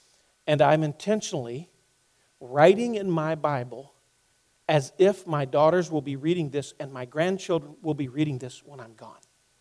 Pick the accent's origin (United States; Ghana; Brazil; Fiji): United States; the South; And literally, sometimes I'm a Southerner, you know.